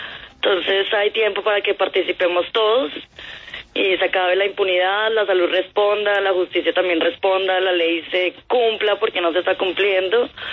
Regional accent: Colombia; todos somos colombianos

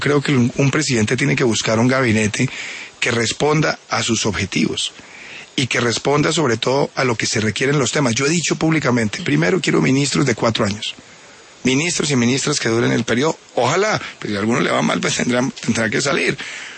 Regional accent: Bogotá, Colombia; born there; Yo nací en Bogotá.

